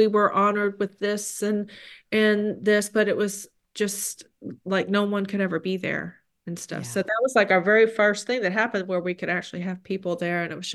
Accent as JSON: {"language": "English", "region": "Wisconsin", "country": "United States", "said": "it was like everybody had to wear red because, you know, we're from Wisconsin, we got to go red."}